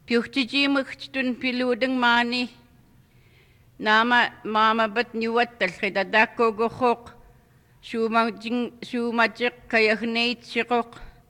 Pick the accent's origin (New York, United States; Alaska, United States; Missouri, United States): Alaska, United States; Larsen Bay; from Larson Bay.